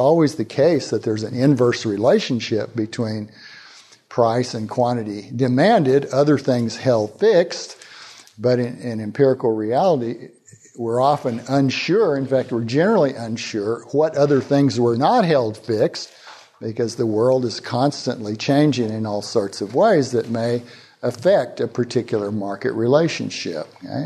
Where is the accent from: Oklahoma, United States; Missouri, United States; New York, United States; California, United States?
Oklahoma, United States; I'm from Oklahoma and we don't speak no Greek. even in Greek restaurants, they talk like Okies.